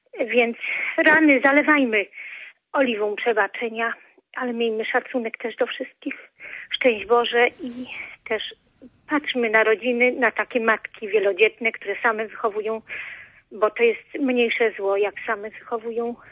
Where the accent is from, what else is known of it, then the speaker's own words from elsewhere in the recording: Nowy Sącz, Lesser Poland, Poland; now in Kraków, Poland; z Nowego Sącza, aktualnie teraz w Krakowie jestem